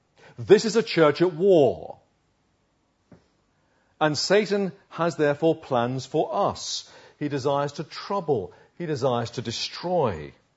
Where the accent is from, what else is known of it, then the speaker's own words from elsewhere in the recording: Uxbridge, London, United Kingdom; Where I grew up in Uxbridge, there's a martyr's memorial.